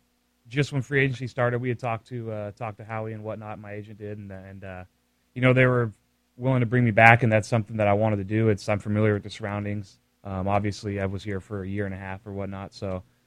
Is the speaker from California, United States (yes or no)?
yes; Napa, California, United States; For me, I grew up in Napa, went to school in Berkeley, which is only a half hour away.